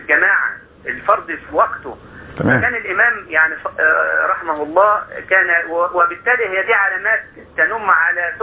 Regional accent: Egypt; مع أننا قاعدين في مصر ومع الانشغال الشديد اللي احنا فيه، إلى الآن عندنا حاجة تربينا عليها في الريف المصري بتاعنا

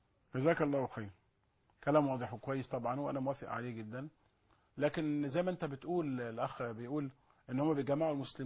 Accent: Egypt; شو عندنا في مصر هنا النصارى أقلية في كل مكان

